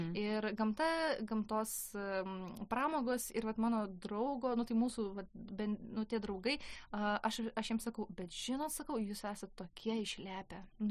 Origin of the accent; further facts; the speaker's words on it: Klaipėda, Klaipėda County, Lithuania; also born or lived in Rokiškis; mano šeima persikėlė į Klaipėdą. Tai aš Klaipėdui užaugau. Baigiau mokyklą, ten visa mano vaikystė, paauglystė praėjo